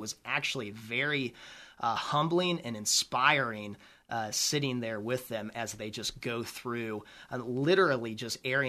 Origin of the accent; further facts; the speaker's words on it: Midwest, United States; with growing up in the Midwest and everything, it's not something that everybody can do.